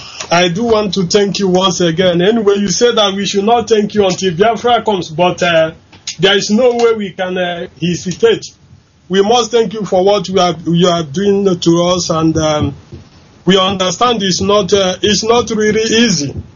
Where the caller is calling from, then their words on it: France; I'm calling from France.